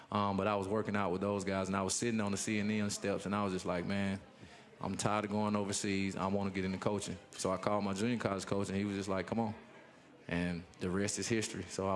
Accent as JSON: {"language": "English", "town": "Atlanta", "region": "Georgia", "country": "United States", "said": "Well, I'm from Atlanta, Georgia, so I'm a Southern boy."}